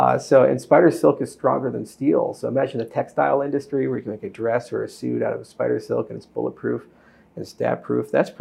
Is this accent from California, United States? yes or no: no; Hawaii, United States; moved away; also born or lived in Colorado / Wyoming; I grew up in Hawaii before I moved to Colorado and Wyoming. And there it was great because you have orchids growing in your backyard.